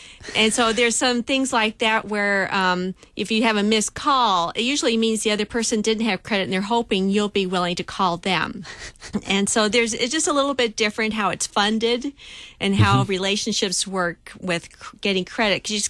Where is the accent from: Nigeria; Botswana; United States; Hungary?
Nigeria; now in Ghana; Even when we came from Nigeria to Ghana, we thought we were just being in West Africa.